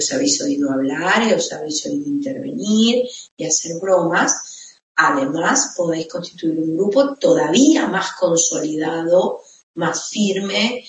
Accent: Spain; seguramente la sociedad era bastante diferente en España de donde soy.

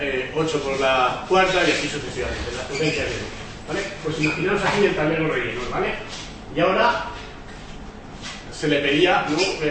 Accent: Valencia, Valencian Community, Spain; Realmente yo soy de Valencia y soy de Valencia y de Valencia.

